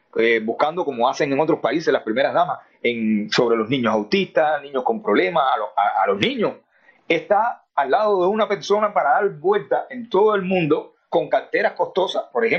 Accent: Cuba; como un cubano de a pie

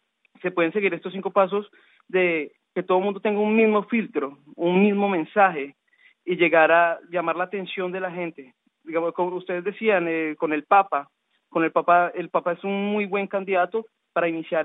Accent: Colombia; moved away; yo vengo de Colombia, acá no tengo cobertura digital

